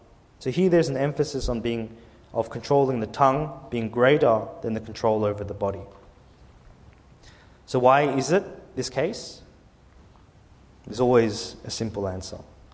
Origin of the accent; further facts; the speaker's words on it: Australia; we would be familiar growing up in Australia of how wildly crazy a bushfire can be